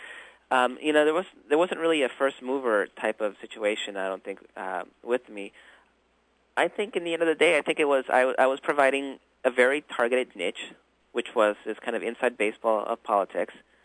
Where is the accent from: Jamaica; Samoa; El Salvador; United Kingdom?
El Salvador; also born or lived in United States; I'm tricultural. You know, I grew up in El Salvador in the United States. My father was Greek